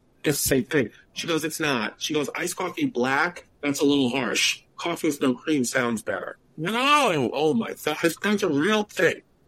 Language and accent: English; New York, United States; I was like, I'm from New York.